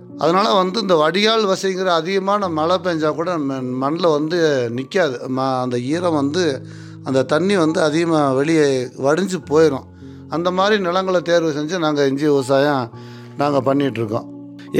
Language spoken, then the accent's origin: Tamil; Thandikudi, Tamil Nadu, India; என்னுடைய சொந்த ஊர் வந்து தாண்டிக்குடிங்கிற கிராமம். இது வந்து திண்டுக்கல் மாவட்டம் கொடைக்கானல் தாலுகாவில் இருக்கிற ஒரு சிறப்பான பிரசித்தி பெற்ற ஒரு கிராமம்.